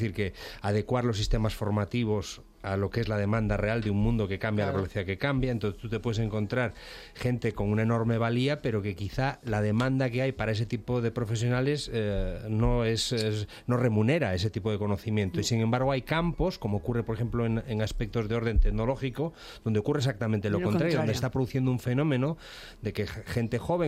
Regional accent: Galicia, Spain; y yo soy gallego

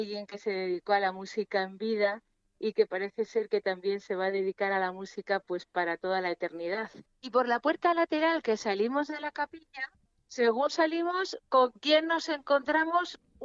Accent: Pasaia, Basque Country, Spain; Yo soy de un pueblo muy chiquito. Un pueblo pesquero que se llama Pasajes

